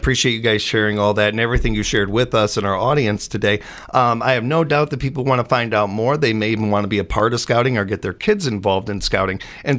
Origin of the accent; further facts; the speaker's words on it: Midwest, United States; We grew up in the Midwest. We don't ask for help. We run some dirt on it and we keep walking. That's what we do here in the Midwest.